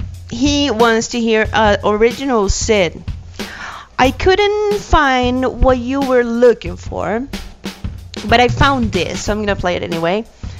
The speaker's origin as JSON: {"language": "English", "region": "England", "country": "United Kingdom", "accent": "English", "said": "Tanek A is making fun of my English accent."}